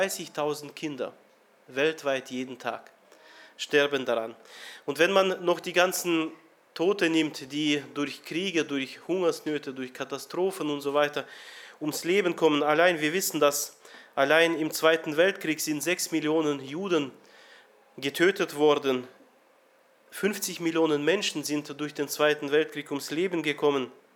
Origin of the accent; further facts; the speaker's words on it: Germany; ich komme aus Deutschland, aus der Gemeinde Riedlingen.